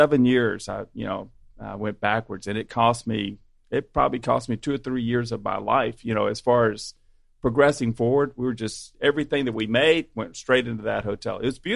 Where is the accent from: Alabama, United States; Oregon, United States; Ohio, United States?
Alabama, United States; Birmingham; I mean, I'm from Birmingham